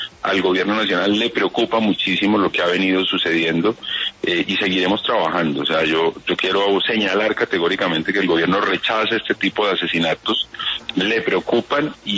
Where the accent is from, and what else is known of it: Colombia